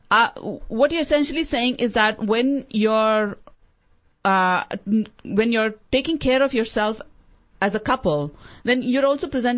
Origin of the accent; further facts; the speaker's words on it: India; moved away; when I was growing up in India, you had children of all abilities around you.